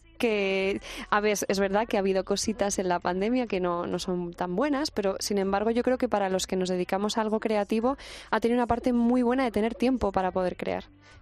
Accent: Spain; la gente que venimos de España y la gente que vive allí en este campamento

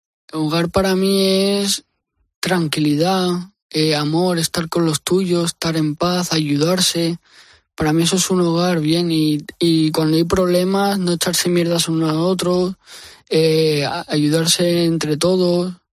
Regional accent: Valencia, Valencian Community, Spain; yo soy de Valencia y ahí se dice mucho nano, tete.

